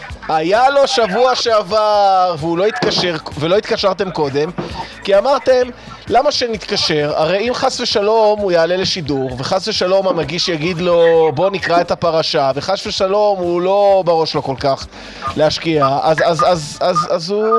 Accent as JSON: {"language": "Hebrew", "town": "Jerusalem", "region": "Jerusalem District", "country": "Israel", "said": "אני כולה ירושלמי"}